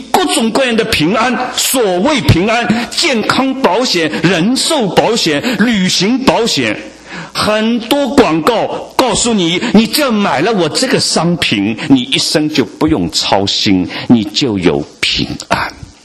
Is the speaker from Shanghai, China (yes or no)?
yes; Shanghai, China; 作为一个上海人，我感到惭愧。